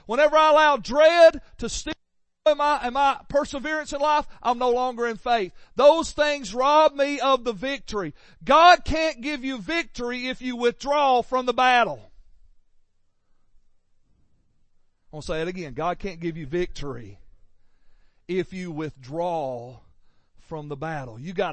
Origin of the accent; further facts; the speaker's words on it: Alabama, United States; I'm sorry, I come from Alabama. We're used to winning.